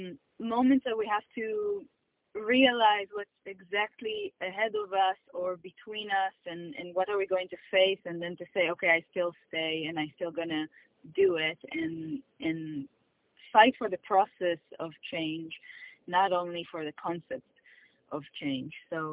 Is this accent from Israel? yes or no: yes; Israel; now in Abroad; since I moved away from Israel to here. And the cultural difference makes me feel sometimes hidden or forgotten